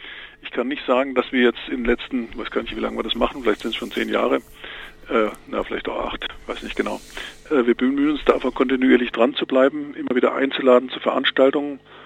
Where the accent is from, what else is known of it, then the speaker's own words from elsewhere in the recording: West Germany, Germany; Ich bin selber im Westen aufgewachsen